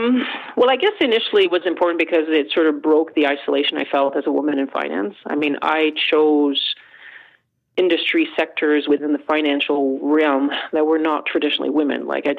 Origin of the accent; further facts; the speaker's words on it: Canada; when I say that I come from Canada, people's eyes light up.